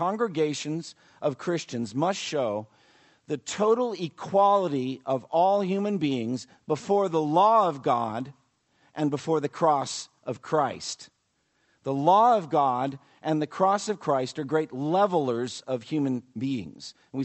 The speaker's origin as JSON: {"language": "English", "region": "New England", "country": "United States", "said": "I come from New England, and if you're up there in New England, you can see everywhere, basically on every street corner, historic congregational churches."}